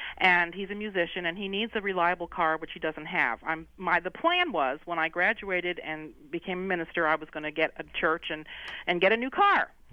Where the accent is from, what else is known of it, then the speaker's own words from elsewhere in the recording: New Jersey, United States; St. Louis to you guys. I'm from New Jersey, so it's St. Louis to you guys and Illinois.